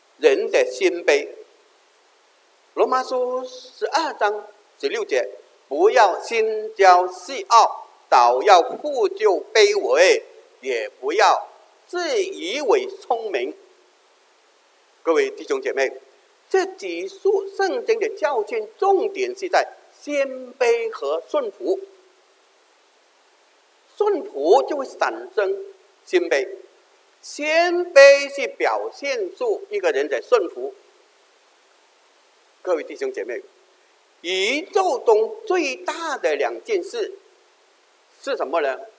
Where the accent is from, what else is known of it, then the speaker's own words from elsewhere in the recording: Hainan, China; 原来呢她是海南人，和我的家乡呢，隔离大概是40到50公里，而且她讲的一口纯正的海南话，我听他讲起来，那真是好像在乡下一下一样啊。